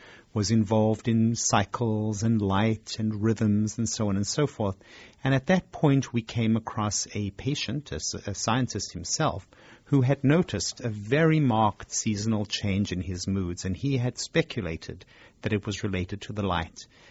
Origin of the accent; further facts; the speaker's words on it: South Africa; moved away as an adult; now in New York City, United States; Well, I came myself from South Africa to New York City to do my psychiatric residency